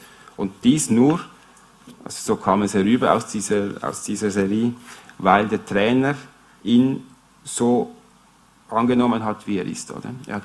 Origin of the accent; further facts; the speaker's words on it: Philippines; Ich bin auch auf den Philippinen aufgewachsen